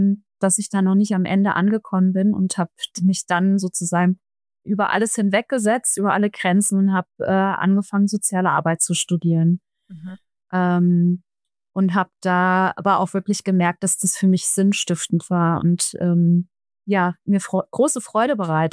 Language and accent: German; Frankfurt, Hesse, Germany; ich komme aus Frankfurt